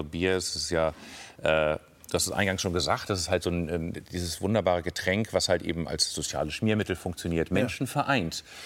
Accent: Northern Germany, Germany; Als Norddeutscher bin ich ja schon beim Alster.

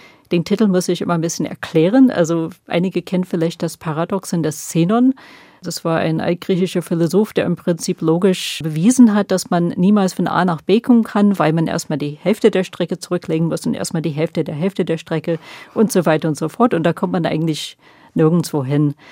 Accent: United States; Also ich finde, ich sage immer gern mal, gerade als Amerikanerin, den Europäern

